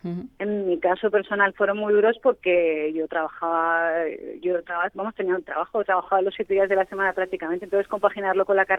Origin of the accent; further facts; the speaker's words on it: Elche, Valencian Community, Spain; yo soy de Elche, entonces evidentemente viví la construcción